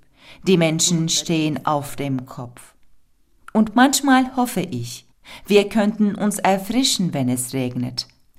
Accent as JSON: {"language": "German", "country": "Turkey", "said": "Ich komme aus der Türkei. Nur als eine Frau in der Türkei zu leben, ist eine politische Sache."}